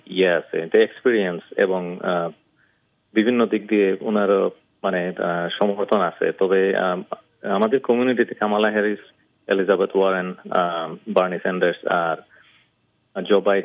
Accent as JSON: {"language": "Bangla", "country": "Bangladesh", "said": "তো আমরা বাংলাদেশি, আমরা খুবই অ্যাক্টিভ এই এরিয়াতে"}